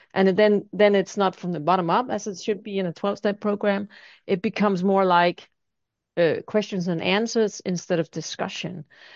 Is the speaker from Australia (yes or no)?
no; Denmark; English is a second language; coming from Denmark, English is not my native tongue